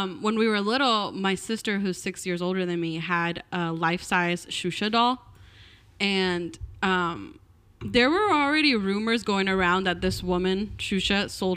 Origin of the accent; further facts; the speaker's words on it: Brazil; So I'm from Brazil